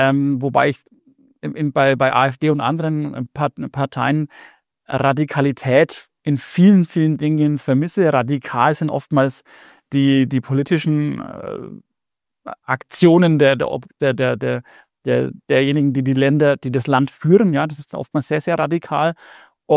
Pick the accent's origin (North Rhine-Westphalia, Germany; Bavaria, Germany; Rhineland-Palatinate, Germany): Bavaria, Germany; Nuremberg; ich komme aus Nürnberg oder Nähe Nürnberg